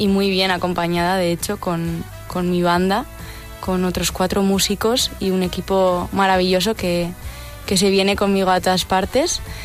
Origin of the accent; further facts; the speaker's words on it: Basque Country, Spain; nos gusta decir que somos del País Vasco y que mira qué bonito el mar, las montañas